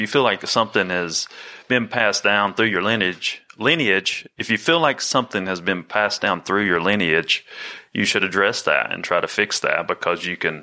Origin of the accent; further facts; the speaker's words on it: Candler, North Carolina, United States; also born or lived in New Jersey; I was born in Candler, North Carolina, you know, and lived there and then lived... You know, went back and forth from there to New Jersey my whole life.